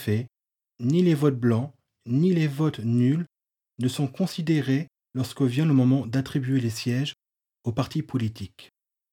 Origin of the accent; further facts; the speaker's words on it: Belgium; J'ai 19 ans et je suis belge.